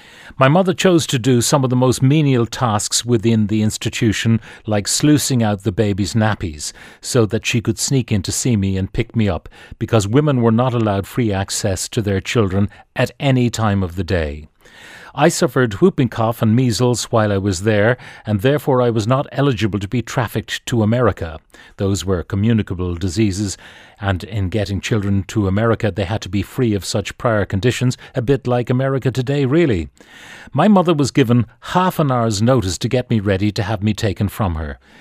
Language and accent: English; Bessborough, Munster, Ireland; born there; I was born in Bessborough in 1949.